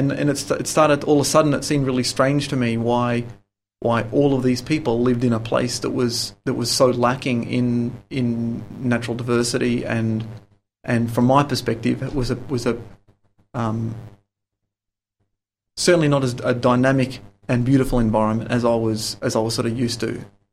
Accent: Australia; a pretty lovely place to grow up, actually.

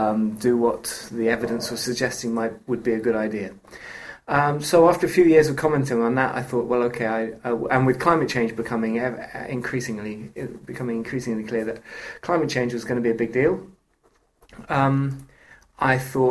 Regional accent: London, United Kingdom; In London.

